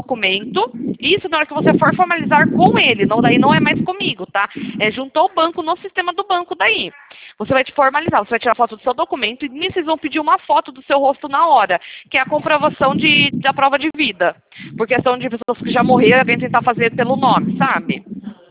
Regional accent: Piracicaba, São Paulo, Brazil; Eu sou de Piracicaba, São Paulo.

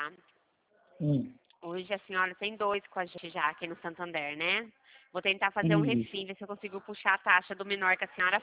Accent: Campinas, São Paulo, Brazil; Campinas, isso.

